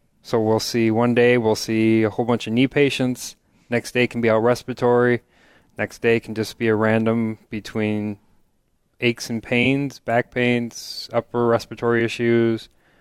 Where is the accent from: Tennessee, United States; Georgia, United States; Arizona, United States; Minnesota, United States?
Minnesota, United States; Sartell; now in South St. Paul, United States; I'm from Sartell, Minnesota. I live in South St. Paul right now.